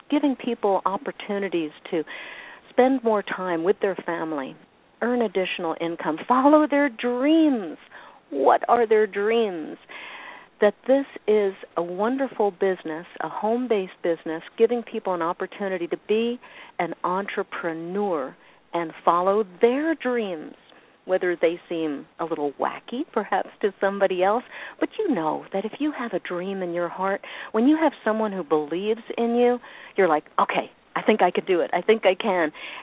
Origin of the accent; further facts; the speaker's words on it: Long Island, New York, United States; accent: New York; now in Oklahoma, United States; Well, Peter, I grew up in New York on Long Island in New York City, and I like saying that I used to talk like this, you know, from New York, but now I live in Oklahoma and I talk like